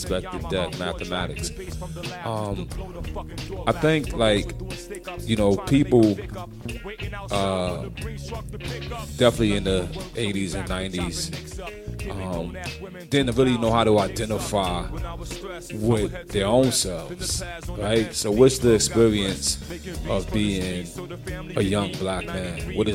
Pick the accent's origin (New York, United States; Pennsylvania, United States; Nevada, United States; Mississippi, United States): New York, United States; Brownsville; I told him, I'm from Brownsville.